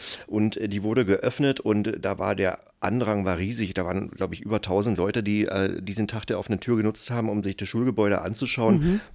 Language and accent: German; Berlin, Germany; also born or lived in Brandenburg; Ja, ich komme eigentlich aus dem Osten von Brandenburg. Also meine Familie kommt aus Münchenberg und ich habe aber meine Kindheit in Berlin verbracht, weil meine Eltern zum Studium nach Berlin gezogen sind.